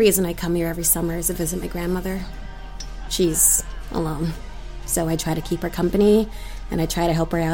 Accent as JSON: {"language": "English", "region": "Ohio", "country": "United States", "said": "Well, I'm visiting from Ohio."}